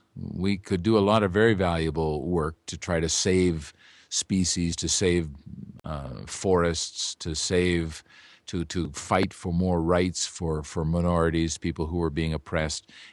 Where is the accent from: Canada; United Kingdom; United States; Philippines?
Canada; Vancouver, British Columbia; And I grew up in the Vancouver area where they started.